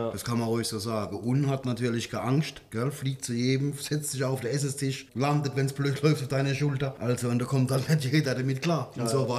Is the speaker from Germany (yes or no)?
no; Italy; Also bei uns in Italien sind ja auch die Preise, was das angeht, noch anders da. Ja. Also bei uns kostet Kaffee jetzt mittlerweile 1,20 Euro. Und dann beschweren sich schon die Italiener schön, dass der Kaffee so teuer ist.